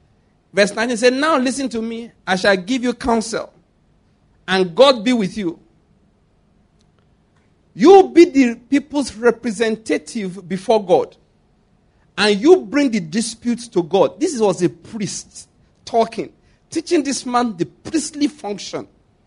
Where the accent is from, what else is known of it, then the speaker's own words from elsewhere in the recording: Owo, Ondo, Nigeria; also born or lived in Lagos; I was born in Owo in Ondo State, schooled in Ondo State